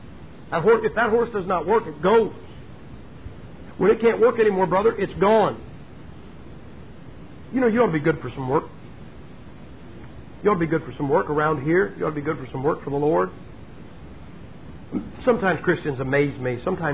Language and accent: English; Ohio, United States; I'm from Ohio. Ohio has the largest Amish community in the country.